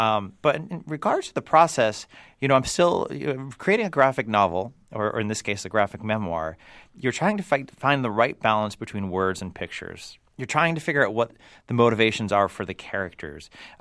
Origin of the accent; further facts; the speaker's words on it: Worcester, Massachusetts, United States; No, I grew up in Worcester, and Worcester is like another character in this book.